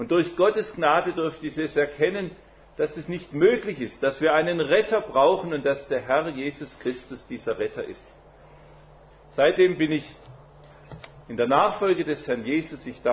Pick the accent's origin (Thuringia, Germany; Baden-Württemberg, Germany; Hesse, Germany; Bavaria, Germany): Baden-Württemberg, Germany; Leonberg; Ich komme aus Stuttgart, Leonberg bei Stuttgart in Süddeutschland. Ich bin 57 Jahre alt und darf seit 27 Jahren dem Herrn Jesus nachfolgen.